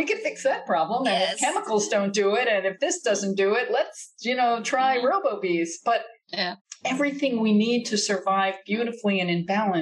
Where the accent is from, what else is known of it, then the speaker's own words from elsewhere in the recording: United States; One of the things I enjoyed was the fact that you are British and I am American, and so some of the terminology is a little different.